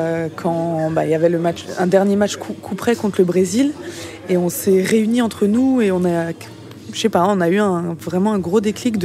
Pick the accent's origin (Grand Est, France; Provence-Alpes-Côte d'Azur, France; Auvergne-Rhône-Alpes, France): Grand Est, France; Mulhouse; born there; Oui, c'est ça, je suis née à Mulhouse.